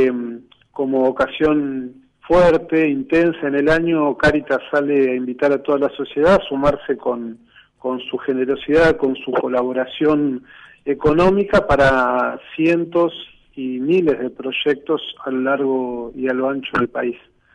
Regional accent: Argentina; nuestro pueblo, el pueblo que somos, el pueblo argentino.

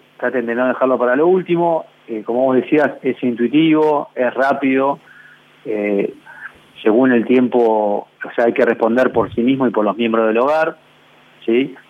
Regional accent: Mar del Plata, Buenos Aires Province, Argentina; soy de Mar del Plata

